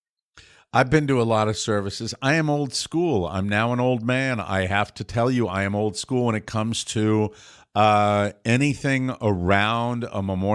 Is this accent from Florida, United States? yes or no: no; Hartford, Connecticut, United States; Then we got a team in my hometown, and I became a New England Whalers followed by a Hartford Whalers fan because they were right in my backyard.